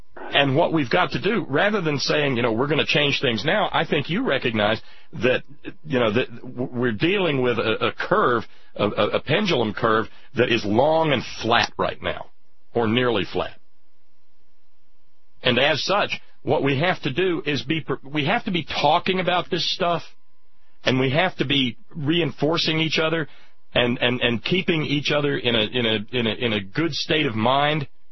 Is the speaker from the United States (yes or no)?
yes; Alabama, United States; we had a little nuclear reactor near where I grew up in Alabama called Brown's Ferry.